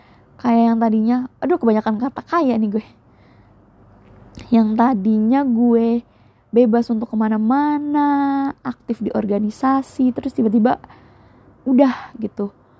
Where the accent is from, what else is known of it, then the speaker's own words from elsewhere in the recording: Serang, Banten, Indonesia; lokal dari daerah saya di Serang atau mungkin daerah-daerah tetangga gitu kan